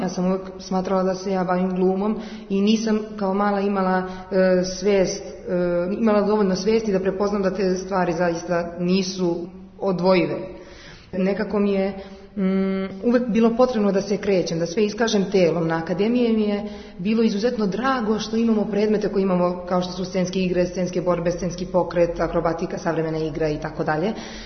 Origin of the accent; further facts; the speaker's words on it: Kraljevo, Šumadija and Western Serbia, Serbia; najčešće smo igrali u Kraljevu, koji je moj rodni grad